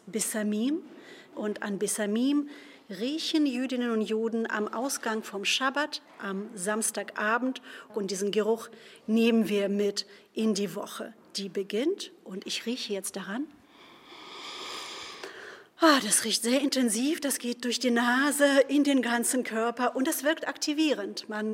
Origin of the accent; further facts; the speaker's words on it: Berdyansk, Zaporizhzhia Oblast, Ukraine; Ich bin am Asowischen Meer aufgewachsen, in der Stadt Berdjansk, die jetzt unter russischer Besatzung ist.